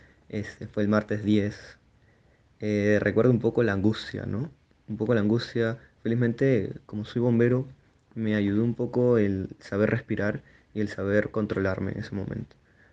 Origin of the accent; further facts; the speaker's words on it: Peru; En los días comunes, el peruano tiene un poco ese acto solidario con sus compatriotas